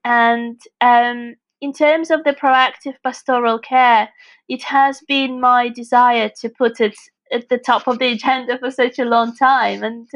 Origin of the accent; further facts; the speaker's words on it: Moscow, Russia; born there; English is a second language; moved away as an adult; now in England; I was born in Moscow and I left Moscow to study in England. I only was supposed to come here to study for a year.